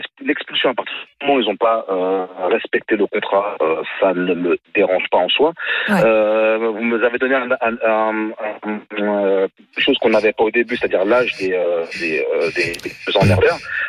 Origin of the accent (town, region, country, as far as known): Île-de-France, France